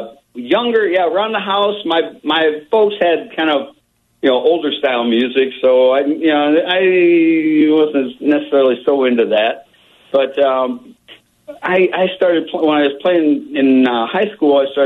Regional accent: Toledo, Ohio, United States; also born or lived in Los Angeles / Tucson; now in Chicago, United States; I grew up in Toledo, Ohio.

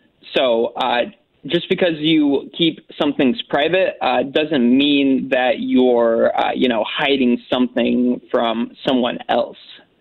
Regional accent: Carbondale, Illinois, United States; I grew up in Carbondale.

